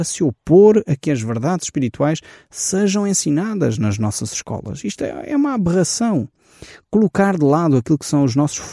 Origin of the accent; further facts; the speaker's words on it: Portugal; a nossa cultura, a nossa base, como portugueses